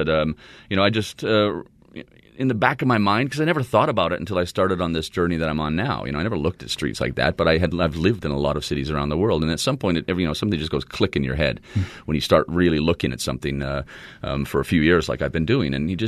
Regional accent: Fort McMurray, Alberta, Canada; born there; And I was born in Canada, actually. I was born in the oil capital, Fort McMurray.

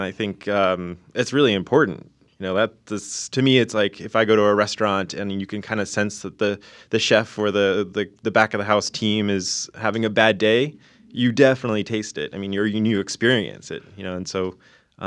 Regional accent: California, United States; I'm from the Silicon Valley, California, and so I didn't really grow up in this kind of like terrain.

